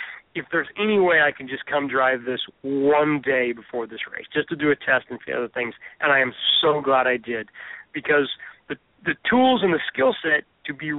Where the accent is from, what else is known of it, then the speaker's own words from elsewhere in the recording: Florida, United States; Oh, you know, I'm from South Florida here. I've been here resident, you know, for 20 years now.